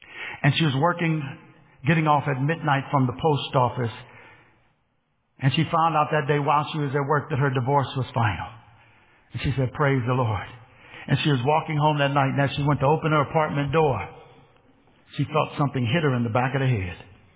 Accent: California, United States; But I grew up with gays. I'm from California. It was like not a big deal.

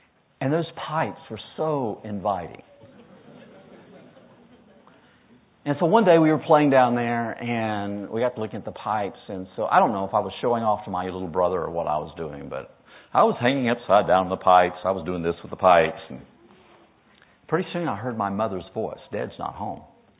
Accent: North Carolina, United States; So growing up in North Carolina in the summertime, the days were hot and muggy.

